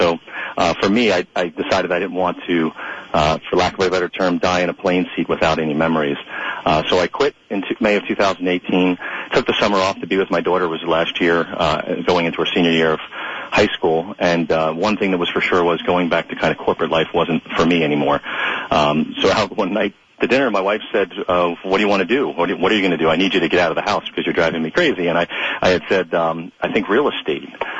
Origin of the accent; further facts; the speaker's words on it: Parsippany, New Jersey, United States; also born or lived in Boonton; I was born in Boonton, grew up in Parsippany, and now I'm a Boonton resident of about 20 years.